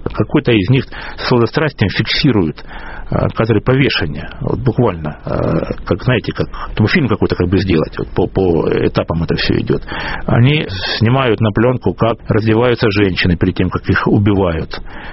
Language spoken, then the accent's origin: Russian; Rostov-on-Don, Rostov Oblast, Russia; мой родной город Ростов-на-Дону